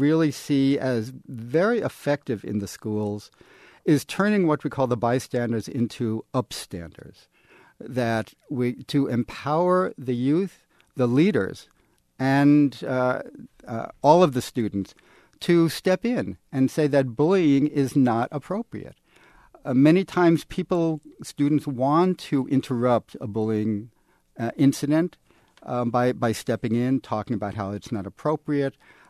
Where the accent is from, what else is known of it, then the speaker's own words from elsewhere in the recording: New York City, New York, United States; also born or lived in Los Angeles; I grew up both in New York City and in Los Angeles in the 1950s and 1960s